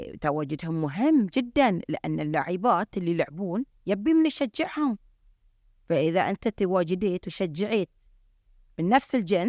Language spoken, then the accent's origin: Arabic; Bahrain; لأن الرياضة النسائية ما في حتى إحنا عندنا في البحرين ما في